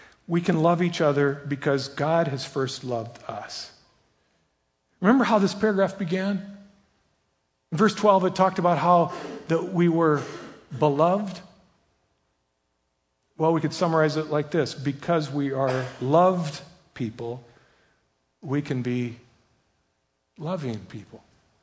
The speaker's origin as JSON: {"language": "English", "town": "Sheffield", "country": "United States", "tie": "born or raised there", "said": "we drove from Minneapolis to my hometown in Sheffield"}